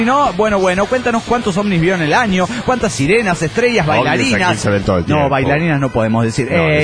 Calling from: León, Guanajuato, Mexico; de León, Guanajuato.

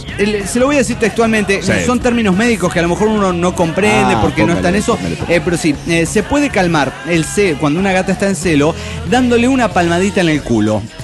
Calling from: Mexico; Hola, ¿cómo están? … de México, México.

